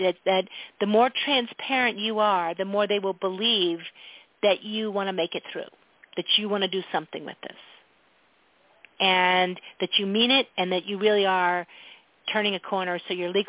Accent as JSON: {"language": "English", "town": "Philadelphia", "region": "Pennsylvania", "country": "United States", "said": "Because I am also from Philadelphia."}